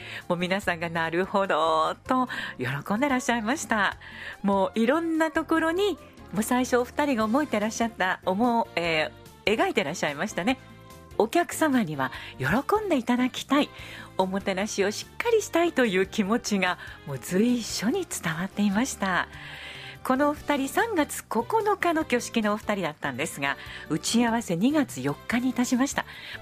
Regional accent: Shiga, Japan; 私は滋賀県に生まれて滋賀県に育って滋賀県に住んで、主に結婚式披露宴の司会をしています

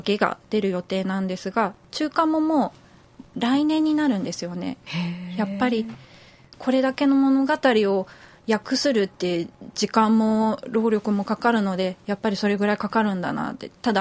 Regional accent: Hokkaido, Japan; now in Kyoto, Japan; あの、北海道から来た私たちにしてみれば、

